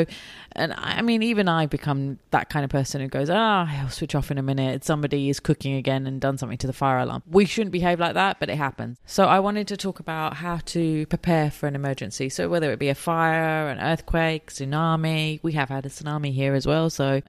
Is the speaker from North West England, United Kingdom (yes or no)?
no; London, United Kingdom; London with the Grenfell Tower, and that affected me quite a lot because it's, you know, my hometown. We live in a big city and there's lots of towers here